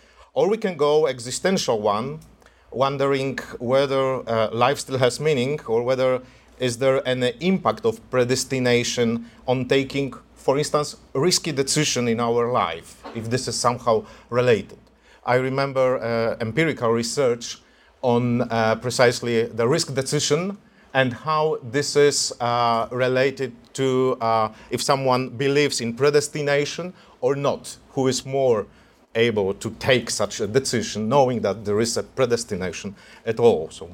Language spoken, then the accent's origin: English; Toruń, Kuyavian-Pomeranian Voivodeship, Poland; Imagine taking the US Capitol from Washington, D.C. and setting it down in the skyline of my hometown, Toruń.